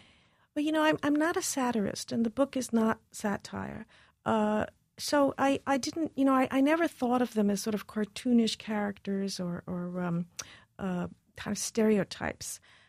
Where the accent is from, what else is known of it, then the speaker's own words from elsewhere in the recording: New York, United States; My mother's German. My father was half Chinese, half Panamanian. Uh-huh. But I grew up in New York.